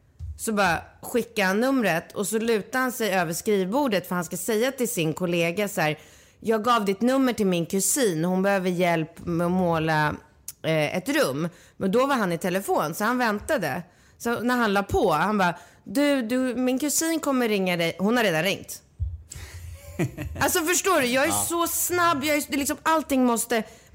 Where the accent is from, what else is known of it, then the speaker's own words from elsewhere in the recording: Sweden; born there; Jag är född i Sverige